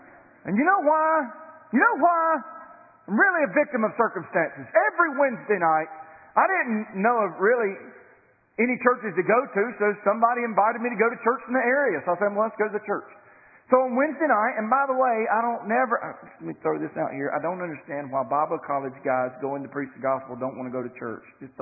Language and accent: English; United States; I'm from Cleveland County. I need a little help from time to time.